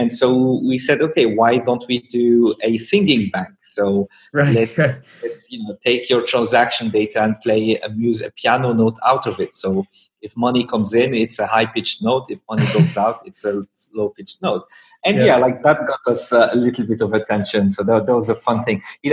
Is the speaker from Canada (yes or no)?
no; Algeria; moved away; also born or lived in France; I grew up in Algeria, North Africa, and then went to study in France.